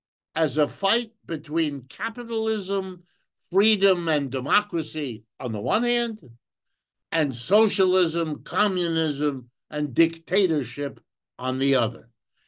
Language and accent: English; United States; You know, we are presented with an image very like what I grew up here in the United States, hearing about Stalin